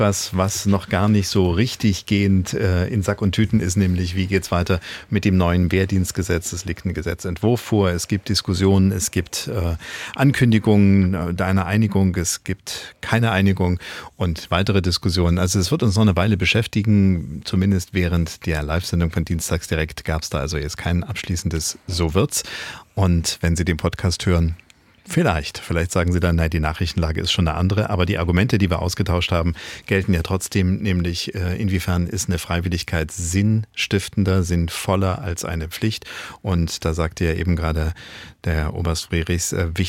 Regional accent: Mühlhausen, Thuringia, Germany; Weil ich weiß, Sie leben in Mühlhausen, was meine Heimatstadt ist.

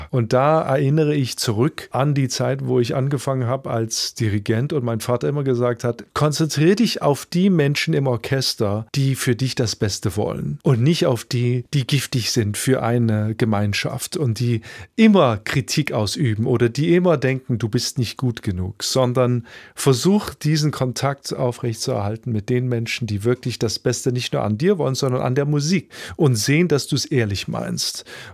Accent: Leipzig, Saxony, Germany; ich bin stolz darauf, als Japaner in Leipzig aufgewachsen zu sein und trotzdem Urleipziger zu sein

